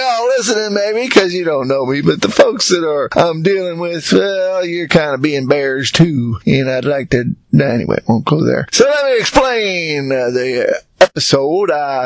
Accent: United States; born there; I'm glad I was born in America, because I really don't think I speak English. I speak American, but I'm really glad that I was born in America, because if this was not my native language, I wouldn't be able to operate in the world

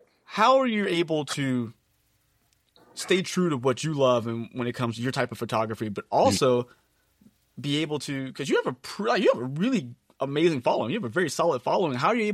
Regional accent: Beaumont, Texas, United States; now in Houston, United States; Because again, I grew up in Beaumont, Texas, which is, there's no sneaker culture there.

